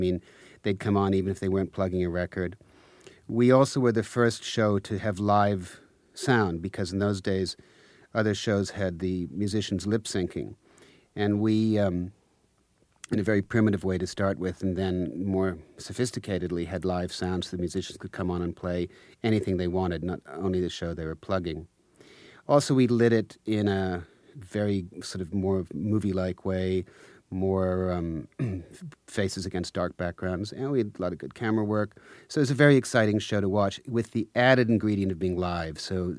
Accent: United States; Well, I'm American, and so I was over there, kind of as in a dual role, as working in England, but I was American.

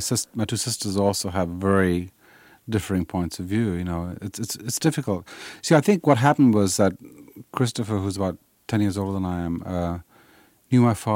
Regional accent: Sri Lanka; I was from Sri Lanka

